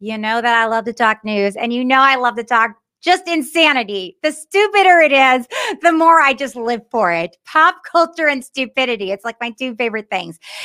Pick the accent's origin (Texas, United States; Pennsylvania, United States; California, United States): California, United States; California, my home state, God love ya.